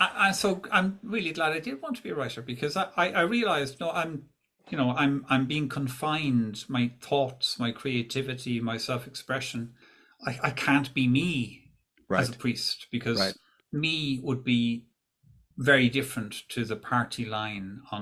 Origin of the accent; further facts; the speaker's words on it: Ireland; my childhood and the influences of Catholicism and growing up in Ireland at that time